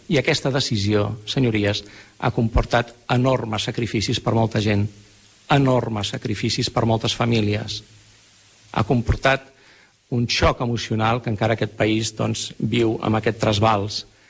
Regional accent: Catalonia, Spain; Som diversos, som generosos, acollidors. Així som els catalans

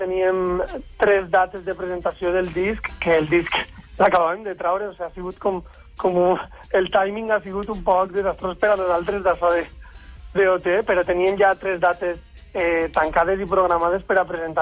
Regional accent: Valencian Community, Spain; Som d'Alacant, província d'Alacant. Som del sud.

